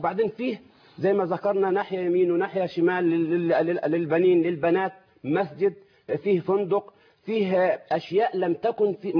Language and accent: Arabic; Upper Egypt, Egypt; أنا من أبناء الصعيد